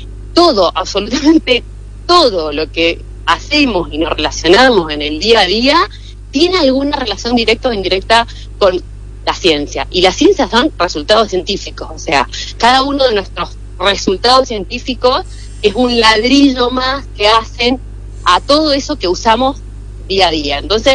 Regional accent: Mendoza, Argentina; born there; moved away as an adult; now in San Juan, Argentina; Soy cuyana, soy cuyana. Sí, soy nacida en Mendoza, pero bueno, me vine a estudiar a San Juan hace varios años ya, lo que delata un poco mi edad. Así que bueno, me autopercibo sanjuanina.

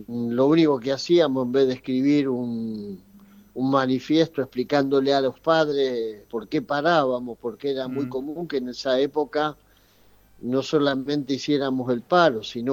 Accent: Ramos Mejía, Buenos Aires Province, Argentina; born there; Yo nací en Ramos Mejía.

